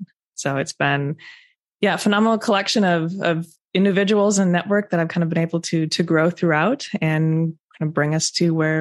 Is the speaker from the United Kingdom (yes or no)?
no; Wisconsin, United States; not too far from my home state of Wisconsin.